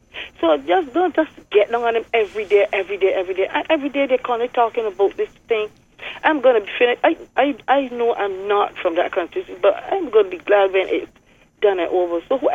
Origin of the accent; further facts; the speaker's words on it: Saint George, Barbados; I'm from St. George too, but I am not from the North.